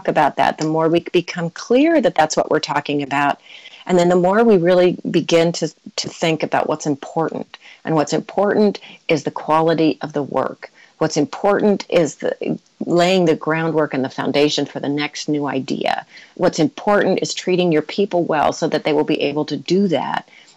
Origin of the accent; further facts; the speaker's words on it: United States; as somebody who, I am American and I have worked really hard over the years